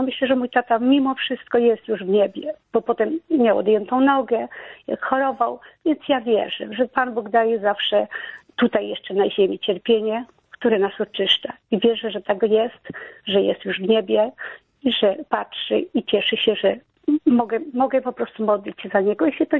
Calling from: Warsaw, Masovian Voivodeship, Poland; z Warszawy.

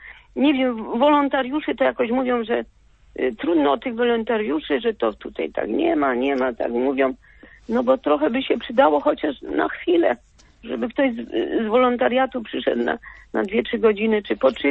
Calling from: Wrocław, Lower Silesian Voivodeship, Poland; Ja z Wrocławia dzwonię.

